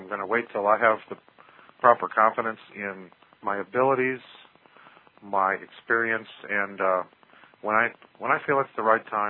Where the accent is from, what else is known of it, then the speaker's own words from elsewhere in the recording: Indiana, United States; I know I'm from Indiana, but I've got to close out by saying Go Bears.